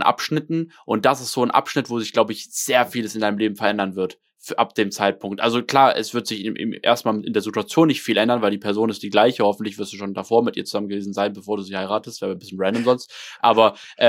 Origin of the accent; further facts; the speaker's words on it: Germany; ich liebe Deutschland, keine Frage. Ich bin so happy, in diesem Land groß geworden zu sein.